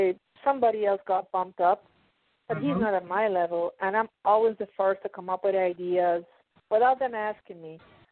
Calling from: Pennsylvania, United States; I'm calling from Pennsylvania.

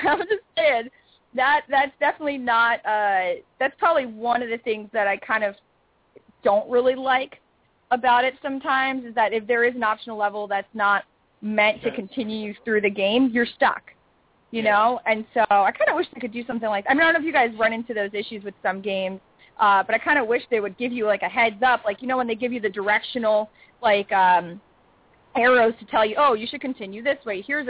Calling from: New York City, New York, United States; I'm calling in from New York, so it's currently 1 a.m. over here.

